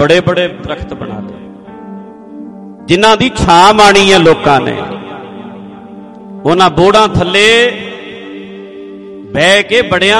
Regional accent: Punjab, India; ਅਸੀਂ ਤੇ ਸੰਗਰੂਰ ਇਲਾਕੇ ਦੇ ਹਾਂ, ਤੇ ਉੱਥੋਂ ਆ ਕੇ ਬੀਜ ਲੈ ਕੇ ਗਏ ਸੀ

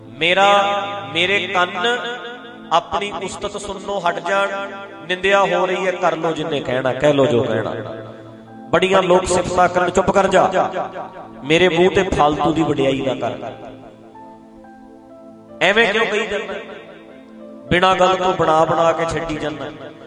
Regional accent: Punjab, India

